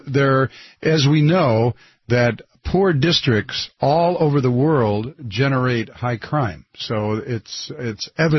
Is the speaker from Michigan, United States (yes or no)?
yes; Detroit, Michigan, United States; I was born and raised in Detroit as well. Born and raised hell in the Motor City, as I usually say.